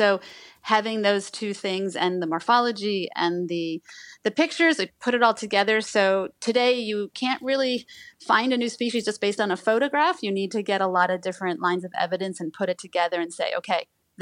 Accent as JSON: {"language": "English", "country": "United States", "said": "Obviously, for me as an American, this is not my backyard"}